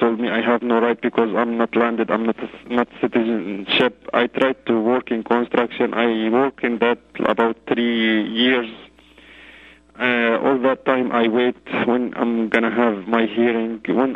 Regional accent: Yarmouk, Damascus Governorate, Syria; now in Canada; I'm Palestinian from Yarmouk. I'm Palestinian. I came to Canada like 3 years.

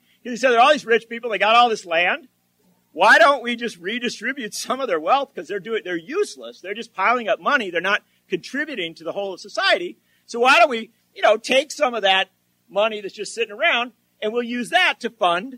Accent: Wisconsin, United States; Well, you know, I grew up near Kenosha, and not everybody sticks around.

